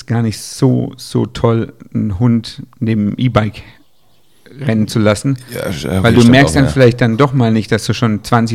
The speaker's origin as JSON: {"language": "German", "town": "Pforzheim", "region": "Baden-Württemberg", "country": "Germany", "lives_now": "Northern Germany", "said": "Ich komme aus Pforzheim"}